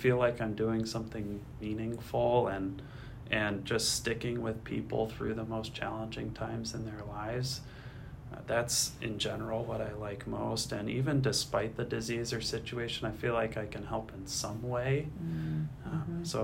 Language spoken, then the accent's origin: English; Ohio, United States; And then growing up in Ohio, I'm a sports fanatic, as most people are where I grew up.